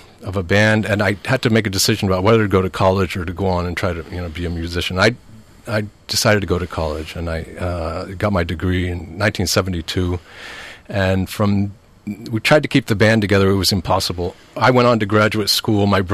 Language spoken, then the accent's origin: English; Rome, Lazio, Italy; when we were growing up in Rome, Italy, actually, our mother being Italian.